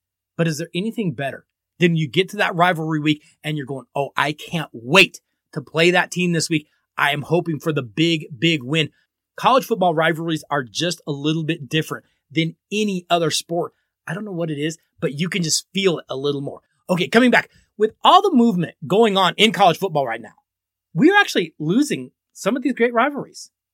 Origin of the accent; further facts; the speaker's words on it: Colorado, United States; Hey, growing up in Colorado, I hated the Nebraska Cornhuskers.